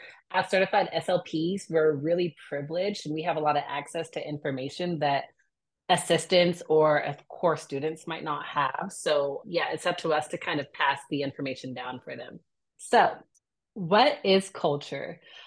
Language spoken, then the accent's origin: English; United States; I grew up in America, so I'm going to have them.